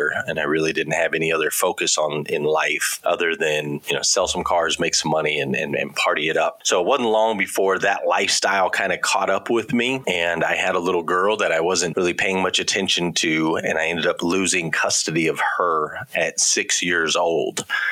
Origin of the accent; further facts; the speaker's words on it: Flagstaff, Arizona, United States; I grew up in Flagstaff, Arizona. I come from a military family. So in the early years, we kind of bounced around all over the place. My dad was in the Army, but we landed in Flagstaff. And so that's where I grew up.